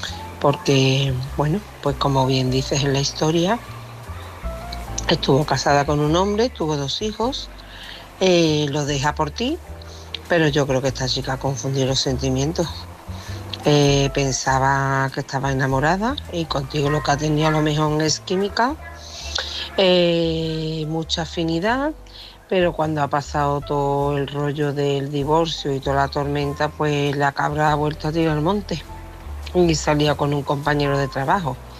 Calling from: Seville, Andalusia, Spain; de Sevilla.

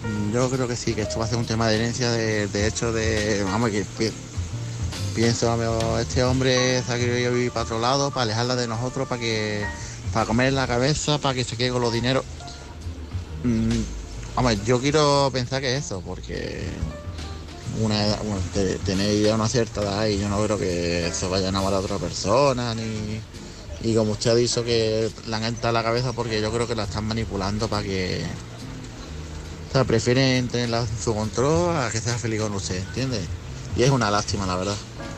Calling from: Málaga, Andalusia, Spain; de Málaga.

